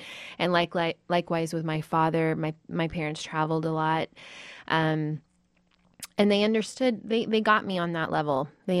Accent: Cincinnati, Ohio, United States; So I grew up outside of Cincinnati, Ohio.

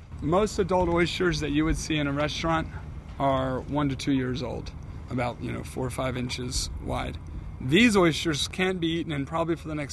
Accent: Virginia, United States; I was from Virginia, had nothing to do with the Hudson River, didn't know the Hudson River

